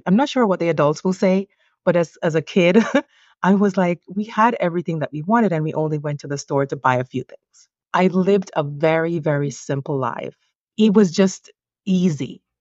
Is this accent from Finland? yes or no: no; Jamaica; moved away as an adult; now in United States; I'm originally Jamaican and I moved here in my 20s. That was 20 something years ago.